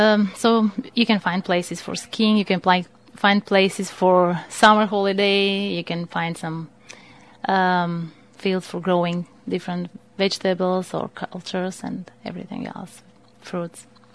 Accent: Skopje, North Macedonia; moved away as an adult; I was born in Macedonia, in its capital, Skopje, more than 25 years ago, where I was living till August 2000.

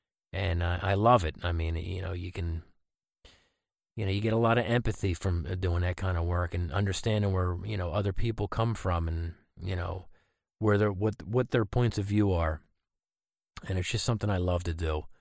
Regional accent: Newportville, Pennsylvania, United States; I grew up in Newportville, Pennsylvania. That's like, a part of Bristol, Pennsylvania. It's actually in Bristol Township. But I was born there in Newportville and then eventually moved to, greater area of Levittown.

